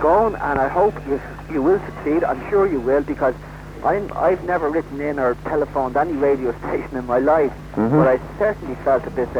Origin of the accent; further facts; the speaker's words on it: Inchicore, Leinster, Ireland; That I'm from Inchicore myself.